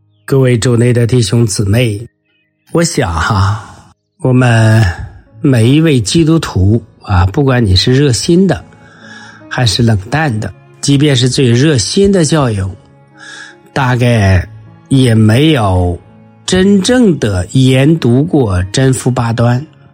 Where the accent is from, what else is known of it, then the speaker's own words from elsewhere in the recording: China; 其实你看我们中国人哈，我们中国人说这个福的时候啊